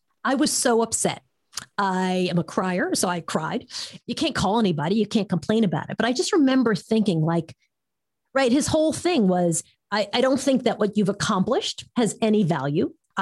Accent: New York, United States; I was new, and I was in San Francisco, and I was from New York. So I was on the West Coast.

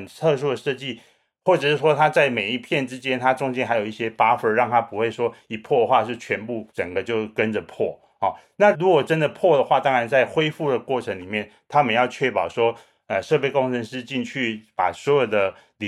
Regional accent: Taiwan; 我想地震当然是我们在台湾长大的人是不可避免的，我们从小也很习惯这个地震哈。

